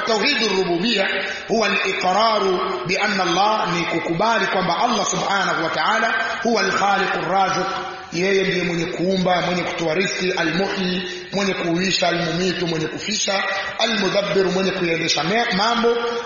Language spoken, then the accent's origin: Swahili; Songwe, Tanzania; huku sio sana, kule kwetu wapo, mkoa wa Songwe una makanisa zaidi ya 1000.